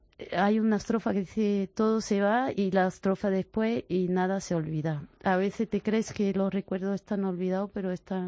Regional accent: southern France, France; Spanish is a second language; Soy del sur de Francia, o sea que ajá, soy mediterránea, pero he viajado, de mi infancia he vivido en 29 sitios.

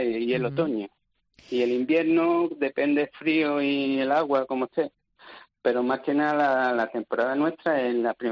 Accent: San Fernando, Andalusia, Spain; Yo no soy de Coripe. Yo soy de la parte de San Fernando, de Cádiz.

